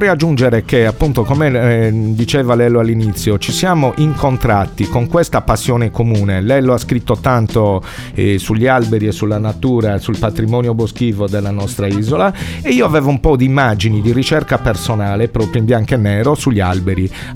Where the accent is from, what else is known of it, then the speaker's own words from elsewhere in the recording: Sardinia, Italy; Se da buon sardo sei di parola